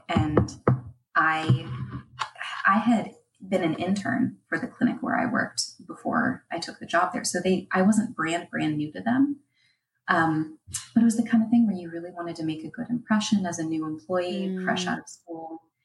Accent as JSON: {"language": "English", "town": "Pittsburgh", "region": "Pennsylvania", "country": "United States", "said": "I'm from Pittsburgh, Pennsylvania."}